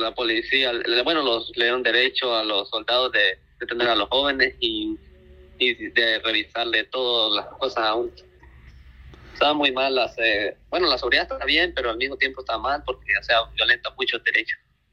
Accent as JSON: {"language": "Spanish", "country": "El Salvador", "tie": "born or raised there", "moved": "yes", "said": "El Salvador."}